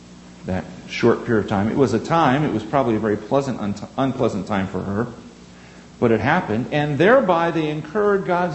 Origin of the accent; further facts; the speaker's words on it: Mooresville, Pennsylvania, United States; And in my hometown of Mooresville, Pennsylvania, First Baptist had what?